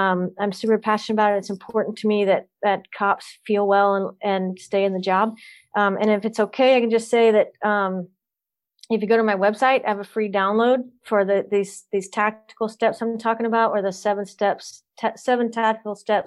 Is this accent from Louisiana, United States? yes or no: yes; Louisiana, United States; also born or lived in Florida; now in Texas, United States; I'm actually from all over the South. I'm from Louisiana, moved around a lot, went to college in Florida, lived in Florida for a while. Now I'm in Texas because of my husband.